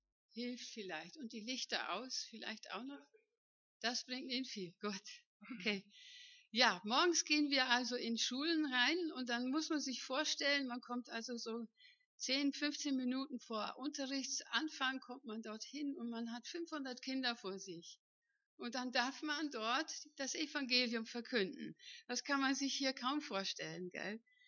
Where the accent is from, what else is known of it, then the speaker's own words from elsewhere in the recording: Lower Saxony, Germany; also born or lived in Netherlands / Altensteig, Germany; Ich bin in Holland geboren, in Ostfriesland aufgewachsen, im Norden von Deutschland. Dann war ich 15 Jahre im Schwarzwald zu Hause, in Altensteig bei Freudenstadt.